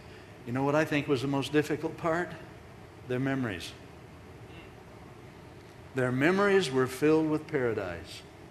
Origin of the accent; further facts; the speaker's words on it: California, United States; I'm from California. Pray for me.